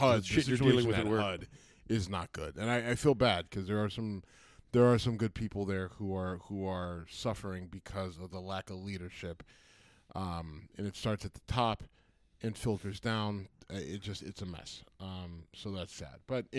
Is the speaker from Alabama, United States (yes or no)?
no; Youngstown, Ohio, United States; I'm from Youngstown, Ohio, so I love pizza. And if you don't understand what that means Youngstown, Ohio has the best pizza in the world.